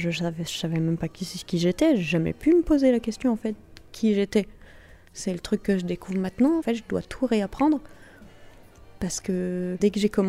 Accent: Auvergne-Rhône-Alpes, France; j'ai 23 ans, j'ai grandi dans l'Ain. Actuellement j'habite avec mon conjoint depuis un an et demi.

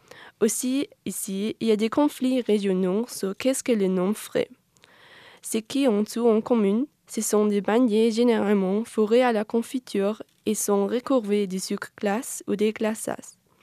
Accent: Germany; now in France; je viens d'Allemagne et aujourd'hui, la thématique de moi, c'est le carnaval.

